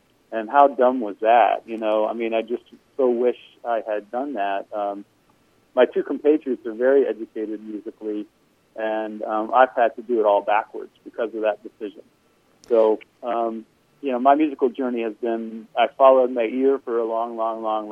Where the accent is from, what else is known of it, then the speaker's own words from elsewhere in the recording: Richmond, Virginia, United States; I grew up in Richmond, Virginia, so something from New York City, you know, was exotic